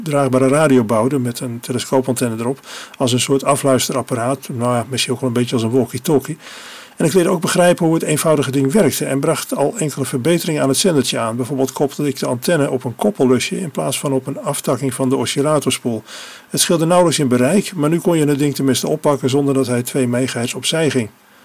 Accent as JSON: {"language": "Dutch", "town": "Dordrecht", "region": "South Holland", "country": "Netherlands", "tie": "born or raised there", "said": "zwierven wij door de wijk in Dordrecht, Wielwijk, waar ik ben opgegroeid."}